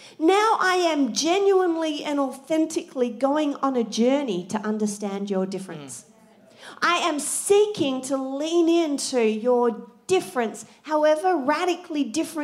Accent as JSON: {"language": "English", "country": "Australia", "said": "I'm Australian"}